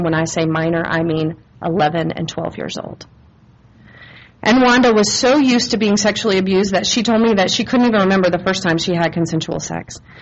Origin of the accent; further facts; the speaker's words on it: Durham, North Carolina, United States; I grew up in Durham. I learned to love the Lord at home. My dad works for the Navigators at Duke.